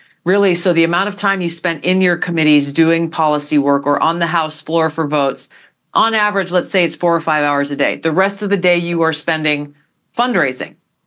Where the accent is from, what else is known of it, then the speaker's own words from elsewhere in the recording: Hawaii, United States; My home state of Hawaii is vastly different from California or New York or Montana or Texas or Florida.